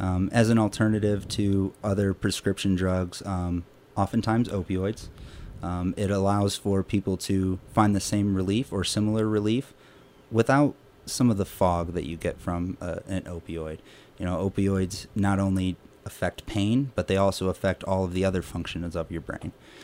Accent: Ohio, United States; moved away as an adult; Well, I'm 27 years old. Been in the Roaring Fork Valley for almost 3 years now. I'm originally from Ohio, came out to Colorado in 2013, and got involved in cannabis, and have never looked back since.

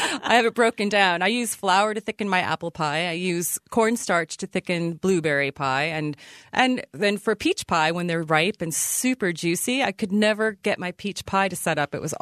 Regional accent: Ottumwa, Iowa, United States; When I was a kid growing up in Ottumwa, they were famous for their pie.

